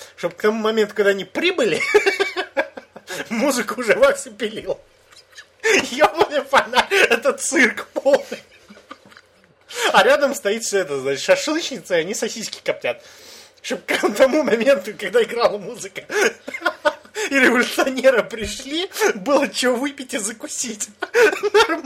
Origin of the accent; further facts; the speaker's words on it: Russia; Он спрашивает, а ты откуда? Я говорю, я с России.